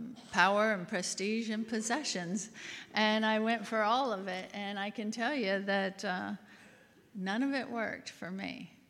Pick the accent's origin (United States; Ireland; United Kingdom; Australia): Australia; my father's Australian, my mom's American, so that makes me half and half. And I was raised in Australia